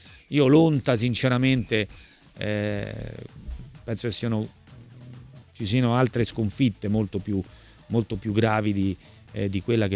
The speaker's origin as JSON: {"language": "Italian", "town": "Naples", "region": "Campania", "country": "Italy", "said": "da napoletano"}